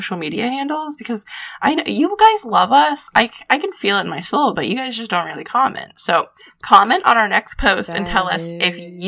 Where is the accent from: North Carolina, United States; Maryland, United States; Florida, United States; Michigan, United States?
Florida, United States; This should have just been the Florida Man special. I love my home state. I stay in Florida.